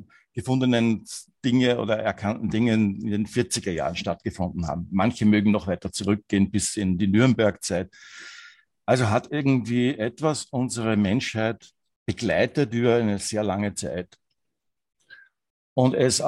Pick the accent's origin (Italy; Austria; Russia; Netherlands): Austria; Vorweg, ich bin Österreicher, also wenn mein Dialekt nochmal vielleicht nicht rüberkommt, bitte anfragen.